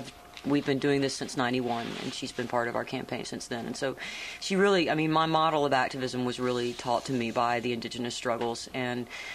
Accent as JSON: {"language": "English", "region": "the South", "country": "United States", "said": "But loyalty as a Southerner."}